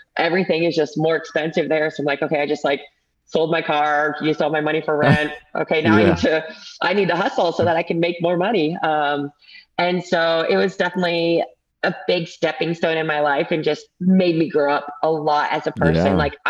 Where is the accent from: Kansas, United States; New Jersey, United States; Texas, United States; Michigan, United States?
Michigan, United States; Ann Arbor; I was like born and raised in Ann Arbor, loved it.